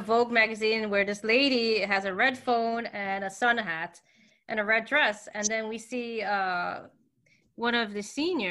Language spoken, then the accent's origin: English; Queens, New York, United States; Yeah. And we're all from Queens, so.